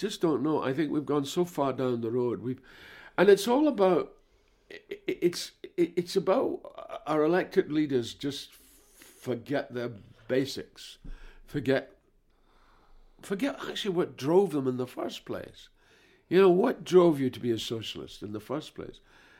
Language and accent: English; Scotland, United Kingdom; moved away as an adult; now in London, United Kingdom; I got a grant. I came from Scotland. My mother was a widow. I got a grant. I came to London.